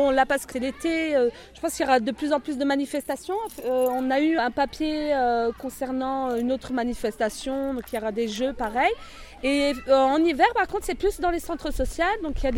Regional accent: Besançon, Bourgogne-Franche-Comté, France; Non, moi je viens pas de cette région-là, en fait. Moi, je viens de Besançon.

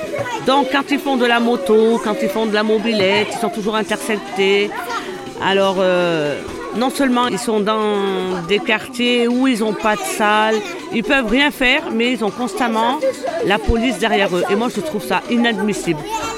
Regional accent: Fontaine, Auvergne-Rhône-Alpes, France; Moi, je suis née à Fontaine. J'ai toujours habité Fontaine. Ça fait 52 ans que je suis à Fontaine.

